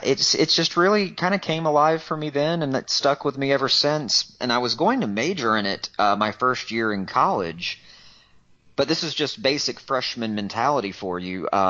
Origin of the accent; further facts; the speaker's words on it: the South, United States; I'm a Southerner